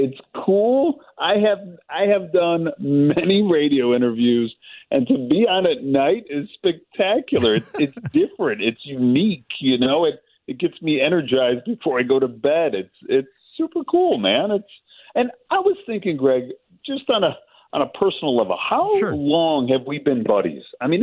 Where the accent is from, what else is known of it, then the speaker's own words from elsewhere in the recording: Chicago, Illinois, United States; We're from Chicago, and you know, Indy is close, but Indy is in Indiana, you know?